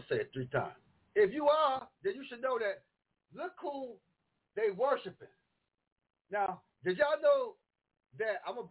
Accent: Buffalo, New York, United States; I'm not from here. I'm an observer. I come from the New York, Buffalo. We don't play in Buffalo.

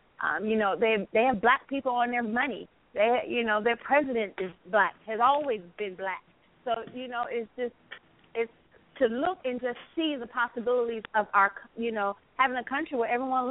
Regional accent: United States; And when I told them no, they said, oh, you must be from the UK. And I said, no, I'm from the United States.

